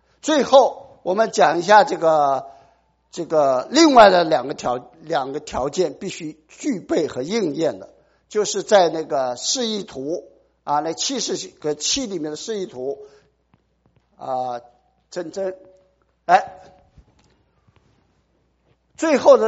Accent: China; 我们中国人呢最爱跟潮流啊

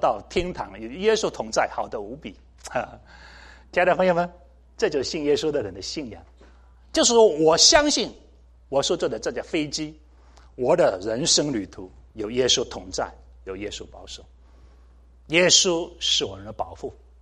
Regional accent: Zhejiang, China; 我是浙江的

